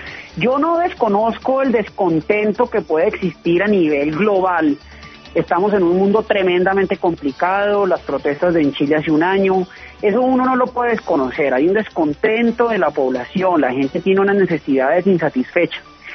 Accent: Colombia; Colombianos somos todos

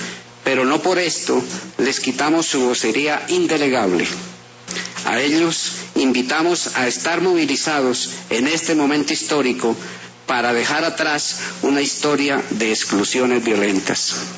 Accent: Colombia; todos somos colombianos

